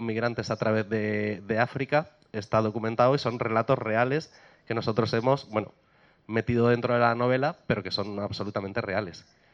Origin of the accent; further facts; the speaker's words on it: Murcia, Region of Murcia, Spain; Yo soy de Murcia, pero no me inspiré en nada, en la granja de cerdos.